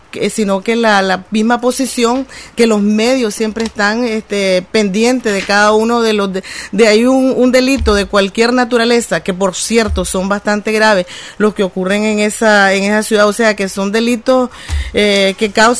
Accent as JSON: {"language": "Spanish", "region": "León", "country": "Nicaragua", "said": "Así es, soy de la ciudad de León, sí."}